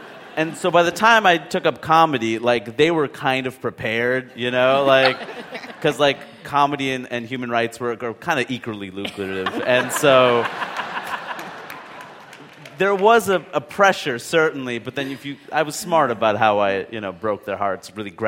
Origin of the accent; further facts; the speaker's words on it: Queens, New York, United States; because I grew up in Queens, and, you know, we live in Queens, and I went to college in Maine, which is very different.